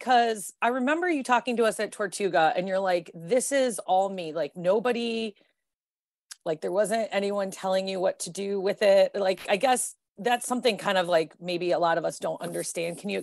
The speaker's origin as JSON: {"language": "English", "town": "Detroit", "region": "Michigan", "country": "United States", "tie": "born or raised there", "said": "because growing up in Detroit, I always heard rumors that … wouldn't allow anyone to give him an opinion"}